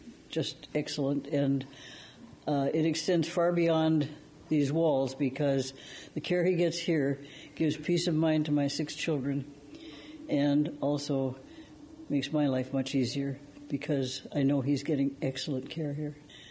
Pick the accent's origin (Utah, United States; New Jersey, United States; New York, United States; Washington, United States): New York, United States; And I'm from New York, so if they weren't doing what was right, they would hear about it. We hold back on nothing.